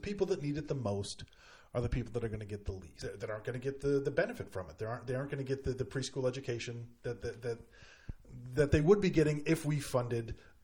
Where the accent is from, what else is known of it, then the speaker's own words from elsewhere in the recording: United States; And as an American, I don't feel I have religious freedom